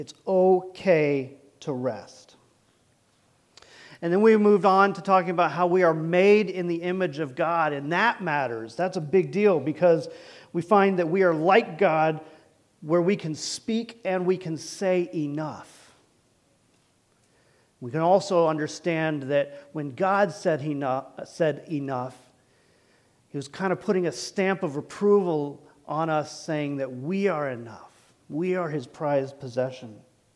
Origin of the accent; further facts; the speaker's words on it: the South, United States; And I was raised primarily in the South, and I called everybody sir and ma'am